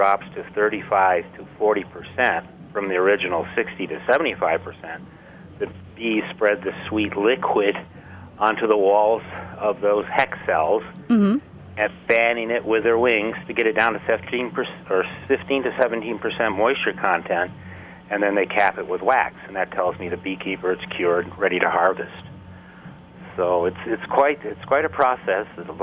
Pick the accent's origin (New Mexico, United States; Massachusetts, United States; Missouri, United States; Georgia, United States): Massachusetts, United States; Williamsburg; When I was a child, I grew up in Williamsburg, Massachusetts, and my dad taught me how to hunt and fish and how to garden